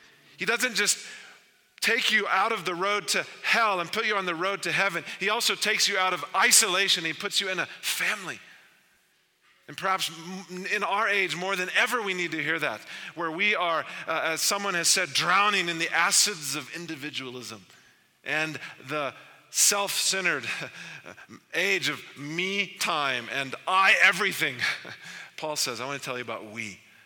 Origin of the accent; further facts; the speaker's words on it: Texas, United States; one of my mentors in the church I grew up in Texas